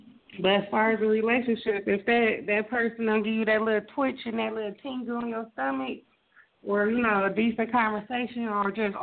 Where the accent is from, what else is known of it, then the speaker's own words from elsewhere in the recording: Detroit, Michigan, United States; See, first of all … I'm from Detroit, but I'm at work right now.